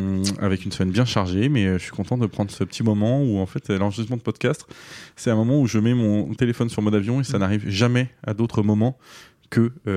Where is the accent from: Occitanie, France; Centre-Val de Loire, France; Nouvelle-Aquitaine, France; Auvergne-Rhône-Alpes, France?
Centre-Val de Loire, France; Châteauroux; also born or lived in Paris; je suis né à Châteauroux et que jusqu'à ma seconde, j'étais en cours, d'abord dans le village qui s'appelle Dior, comme la marque, mais avec un S. Puis après, j'étais en cours à Châteauroux, puis après, j'étais à Paris.